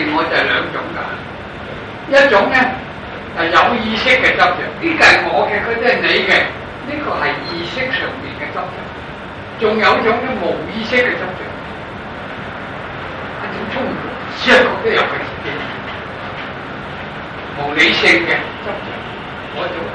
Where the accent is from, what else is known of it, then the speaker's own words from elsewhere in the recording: Guangzhou, Guangdong, China; accent: Guangzhou Cantonese; 凡係都北平話冇 A 字尾噶嘛，凡我哋廣州話 A 字尾